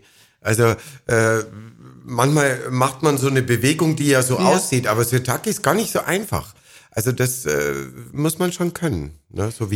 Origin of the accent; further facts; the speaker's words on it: Munich, Bavaria, Germany; Ich bin ja ein Münchner